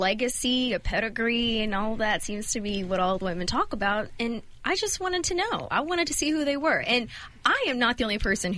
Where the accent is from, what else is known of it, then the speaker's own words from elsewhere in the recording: Sandy Spring, Maryland, United States; I grew up in Sandy Spring, very close to Potomac.